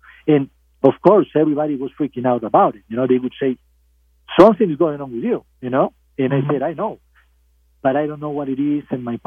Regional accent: Barcelona, Catalonia, Spain; I grew up in Barcelona, in Spain, and I went to school there, to high school there

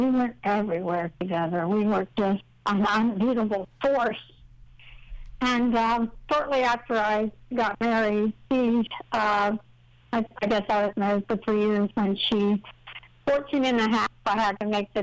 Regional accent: Texas, United States; also born or lived in Alabama; now in Jacksonville, United States; I'm originally from Texas and my dad was in the Army, so we moved around quite a bit.

